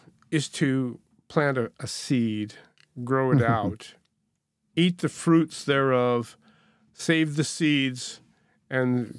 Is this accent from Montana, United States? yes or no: yes; Montana, United States; And I'm from Montana, land of Montana hard red winter wheat, you know, which used to be the best.